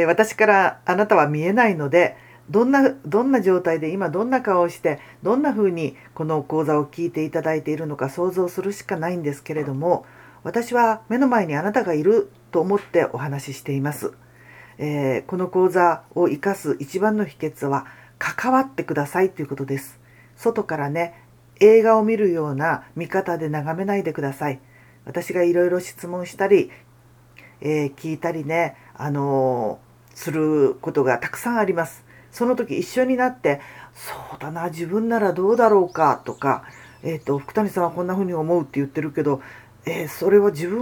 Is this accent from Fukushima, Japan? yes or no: no; Kagawa, Japan; 地元の香川でね、たった一人でスタートしたんですね。